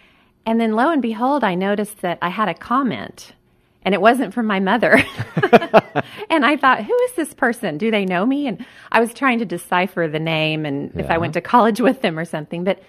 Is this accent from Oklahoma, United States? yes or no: yes; Bartlesville, Oklahoma, United States; I was raised in Bartlesville, Oklahoma.